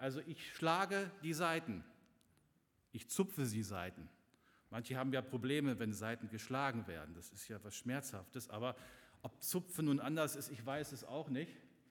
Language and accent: German; Abbesbüttel, Lower Saxony, Germany; Ich komme aus Abbesbüttel, das ist auch Landkreis Gifhorn, nur ein bisschen Richtung Braunschweig orientiert.